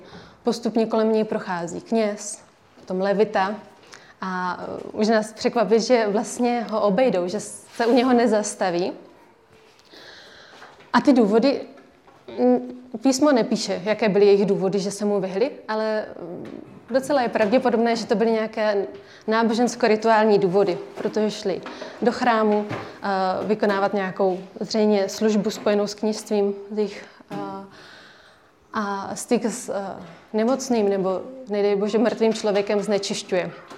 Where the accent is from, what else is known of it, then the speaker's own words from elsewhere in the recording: Brno, South Moravian Region, Czechia; also born or lived in Prague; pocházím z Brna, nějakou dobu jsem ale bydlela v Praze a v Praze taky pracuji.